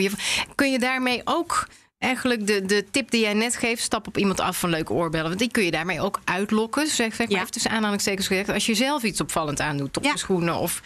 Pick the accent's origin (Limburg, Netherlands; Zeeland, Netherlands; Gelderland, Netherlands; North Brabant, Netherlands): North Brabant, Netherlands; In dat geval, nou kom ik ook nog uit Brabant.